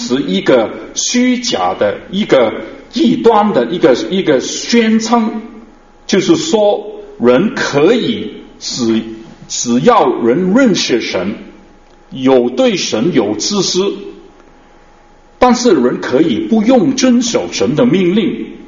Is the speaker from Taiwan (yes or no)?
no; China; 特别是我们中国人，我们来自中国的背景的因为我们今天来自中国的背景